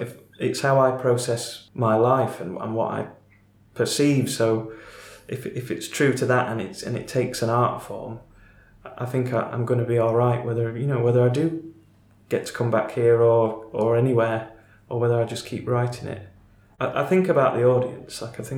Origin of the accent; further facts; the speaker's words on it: Otley, Yorkshire and the Humber, United Kingdom; they'll know that I'm from Otley